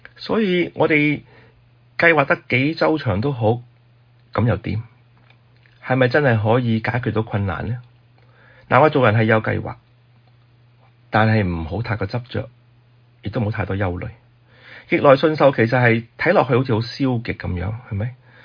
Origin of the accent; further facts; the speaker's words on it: Guangdong, China; 我哋广东人有句说话就系煮到嚟先至食。